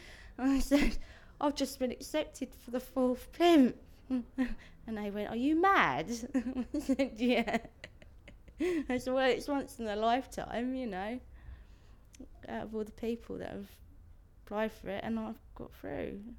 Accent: Staines, South East England, United Kingdom; I'm from Staines, Middlesex, and I'm 23 years of age. My birthday is the 1st of September 1986.

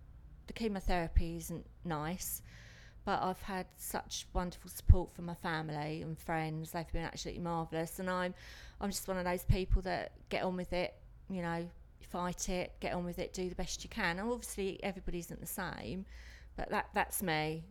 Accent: Ramsgate, South East England, United Kingdom; I'm 59 and I'm from Ramsgate in Kent.

